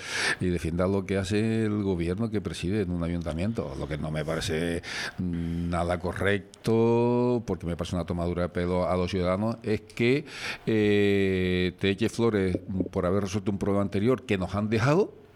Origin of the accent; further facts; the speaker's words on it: Tacoronte, Canary Islands, Spain; Yo soy de Tacoronte.